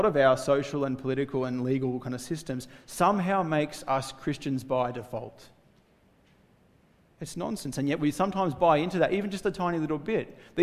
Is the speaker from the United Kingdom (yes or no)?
no; Australia; Maybe it's something like, I'm an Australian.